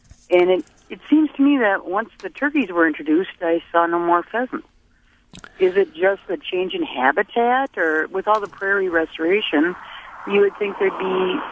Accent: United States; I'm in my mid-50s, and I remember growing up in the Fox River Valley, and we would see pheasants very commonly.

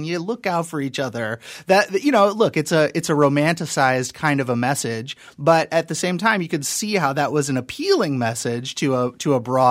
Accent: Illinois, United States; now in Wausau, United States; I grew up in Central Illinois

